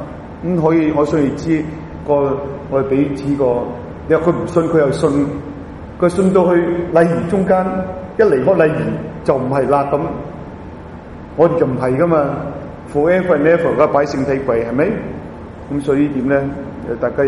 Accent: China; 我大聲叫一聲，我話從中國嚟嘅咁啊

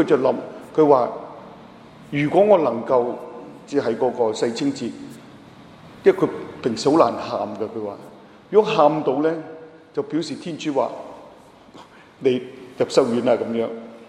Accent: China; 我係中國嚟嘅

